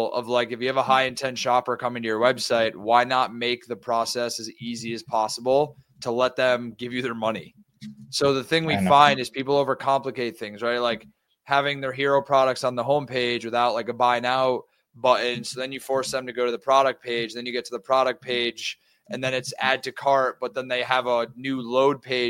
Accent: New York, United States; Quick background on myself. I grew up in New York.

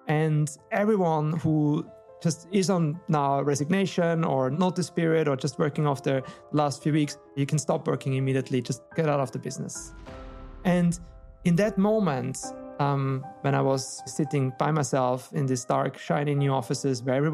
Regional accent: Vienna, Austria; I'm originally from Austria, I'm from Vienna. I'm about to turn 46 years old.

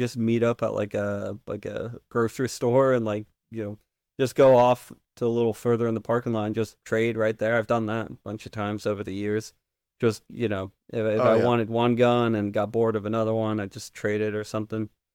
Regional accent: Florida, United States; now in Oregon, United States; So I grew up in Florida for I don't know how many years, but then I moved to Oregon in 2020

